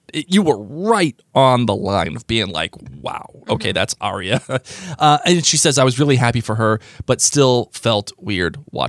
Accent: Denmark; I'm Danish. So... I'm from Denmark.

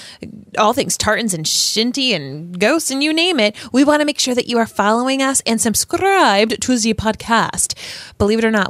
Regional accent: Rhode Island, United States; Yeah, I grew up in Rhode Island. We have enough of those around here, so I'm all set.

